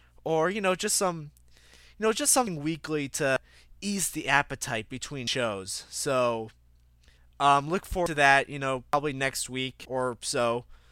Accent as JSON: {"language": "English", "town": "Chicago", "region": "Illinois", "country": "United States", "tie": "born or raised there", "said": "this actually takes place in my hometown, by the way. The Chicago Transit Authority"}